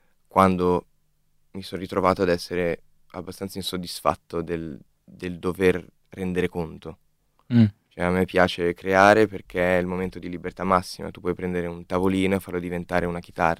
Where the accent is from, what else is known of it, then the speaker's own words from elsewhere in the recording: Milan, Lombardy, Italy; milanese doc, con fortunatamente delle origini campane.